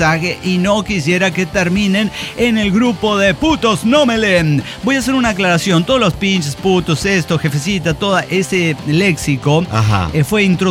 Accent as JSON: {"language": "Spanish", "region": "Mexico City", "country": "Mexico", "said": "entre los que somos de Ciudad de México"}